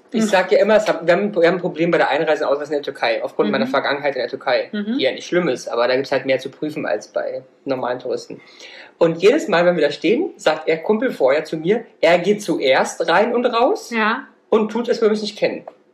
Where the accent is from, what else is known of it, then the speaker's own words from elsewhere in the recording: Germany; aber als Deutscher hast du ja immer mit dem deutschen Pass, bist du ja gerne gesehen.